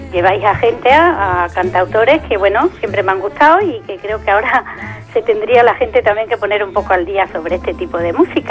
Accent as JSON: {"language": "Spanish", "region": "Extremadura", "country": "Spain", "said": "escucho también la música de … que es de mi tierra también"}